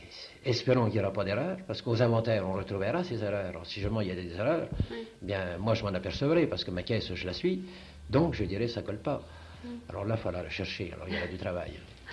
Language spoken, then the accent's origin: French; France; on ne reconnaît pas celui qui travaille chez nous en France.